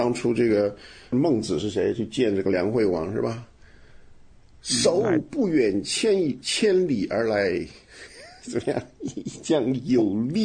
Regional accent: China

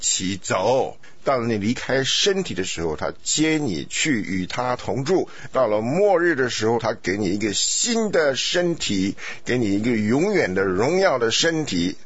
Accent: Beitou, Taipei, Taiwan; 我像我小时候住在北头，天天要经过天母的

